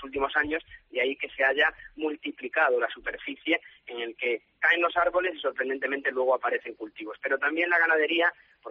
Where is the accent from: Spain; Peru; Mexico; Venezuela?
Spain; Galicia; Soy gallego y prefiero los prados al monocultivo de eucaliptos que tenemos en Galicia